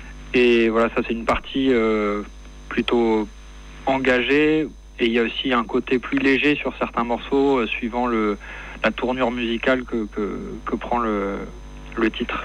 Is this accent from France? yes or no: yes; Toulouse, Occitanie, France; Ouais, on est toulousain, donc le groupe il s'est formé à Toulouse.